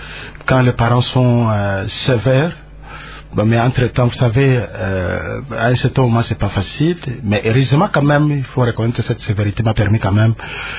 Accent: Kinshasa, DR Congo; famille de footballeurs. … numéro 20, les gens m'ont vu naître ici à Kinshasa.

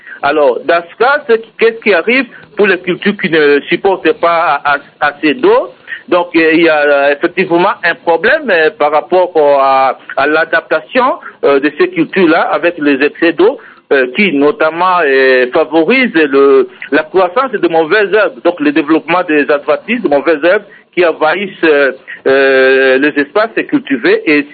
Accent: DR Congo; chez nous en RDC

